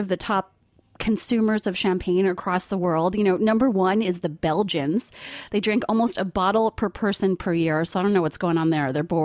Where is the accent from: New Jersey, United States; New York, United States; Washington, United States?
New Jersey, United States; And I do remember that in our refrigerator at home, you know, I grew up in New Jersey, there was always a bottle of Lancers, this mysterious kind of crazy earth colored bottle on the top shelf